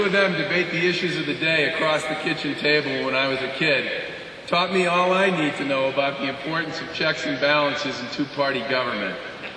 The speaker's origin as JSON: {"language": "English", "town": "Needham", "region": "Massachusetts", "country": "United States", "tie": "born or raised there", "said": "I'm a Massachusetts kid. I'm 53 years old. And I've lived here for 48 of those 53 years. I grew up in Needham and went to the school there."}